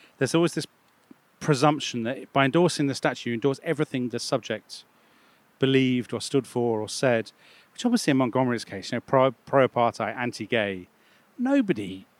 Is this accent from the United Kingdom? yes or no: yes; United Kingdom; But thank God we're British.